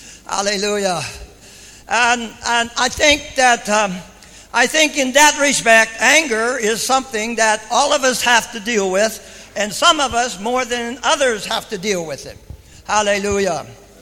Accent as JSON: {"language": "English", "country": "United States", "tie": "born or raised there", "said": "I was brought up in the United States. We have a Declaration of Independence."}